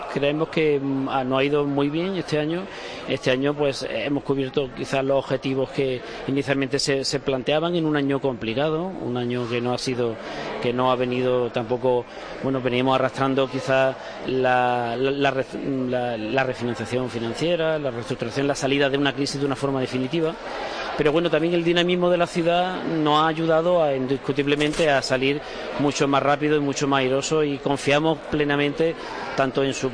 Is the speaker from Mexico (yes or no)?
no; Málaga, Andalusia, Spain; Pero fundamentalmente en Málaga, supuesto que somos pues malagueños.